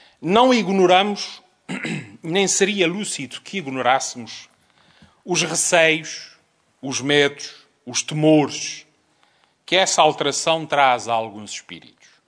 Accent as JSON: {"language": "Portuguese", "region": "Azores", "country": "Portugal", "said": "aquilo que para mim, como açoriano, mas também como Presidente do Governo, essa alteração à lei significa."}